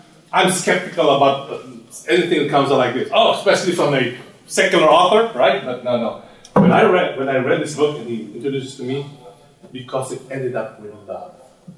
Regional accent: Philippines; I'm from the Philippines too

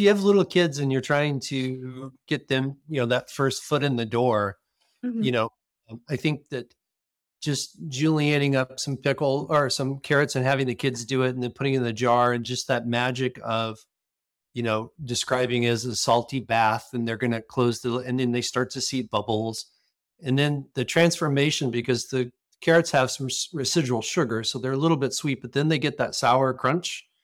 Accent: Midwest, United States; You know, I grew up in the Midwest and I didn't even know what asparagus was.

